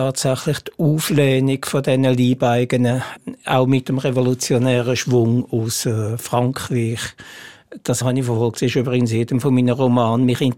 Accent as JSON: {"language": "German", "town": "Winterthur", "region": "Zurich", "country": "Switzerland", "accent": "Zurich German", "moved": "as an adult", "lives_now": "Basel, Switzerland", "said": "Also ich sage immer, ich bin zu Winterthur weggegangen, aber zu Basel noch nicht angekommen. Ich rede ja Zürcher Dialekt und man wird identifiziert über den Dialekt."}